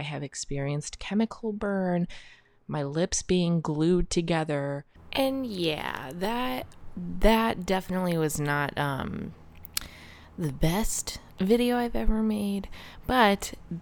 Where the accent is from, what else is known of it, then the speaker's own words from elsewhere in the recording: Columbus, Ohio, United States; I am from Columbus, Ohio.